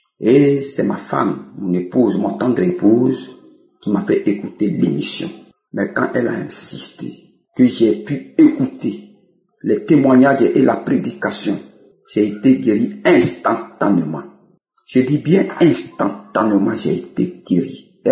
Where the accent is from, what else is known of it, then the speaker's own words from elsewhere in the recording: Côte d’Ivoire; Je suis ivoirien vivant en Côte d'Ivoire.